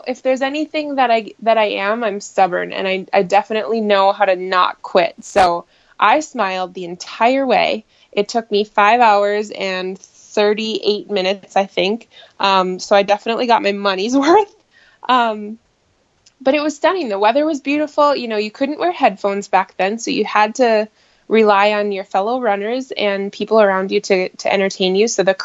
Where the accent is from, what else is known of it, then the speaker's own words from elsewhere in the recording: Duluth, Minnesota, United States; I volunteered at the finish line of my hometown marathon, handing out medals to all of the finishers as they crossed the finish line, Grandma's Marathon in Duluth, Minnesota.